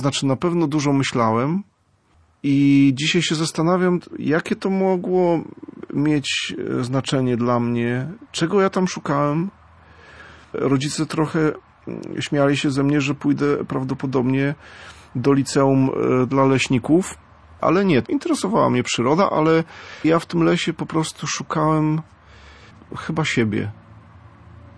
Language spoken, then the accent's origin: Polish; Wejherowo, Pomeranian Voivodeship, Poland; born there; Urodziłem się w Wejherowie. Wejherowo jest w ogóle bardzo urokliwym miastem. Bardzo lubię tam wracać. Moi rodzice nadal tam mieszkają.